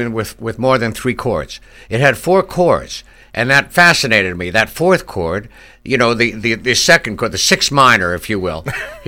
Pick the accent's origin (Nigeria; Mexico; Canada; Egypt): Canada; now in United States; I'm from Canada. I'm American now, happy to say.